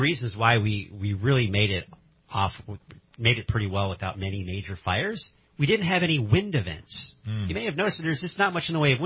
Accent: Milwaukee, Wisconsin, United States; born there; I was born in Milwaukee, Wisconsin, eh?

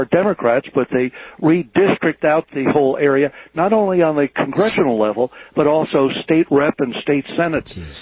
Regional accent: New City, New York, United States; now in Massachusetts, United States; I'm originally from Rockland County in New City.

